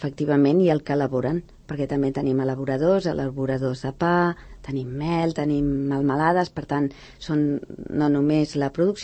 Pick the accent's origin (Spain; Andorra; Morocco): Spain; Sant Cugat del Vallès, Catalonia; born there; Cadascú, doncs, té la seva població de naixement, en aquest cas jo mateixa, que sóc de Sant Cugat